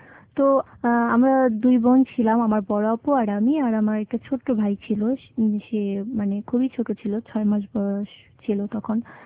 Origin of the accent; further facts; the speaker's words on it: Gazipur, Dhaka Division, Bangladesh; born there; জন্ম হচ্ছে গাজীপুরে।